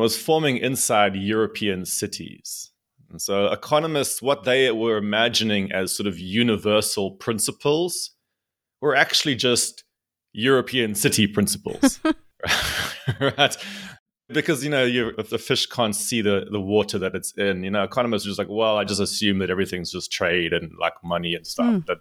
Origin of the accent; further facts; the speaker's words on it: South Africa; I'm from South Africa. So I grew up the tail end of apartheid in South Africa. So, you know, in a sort of fascist police state, essentially.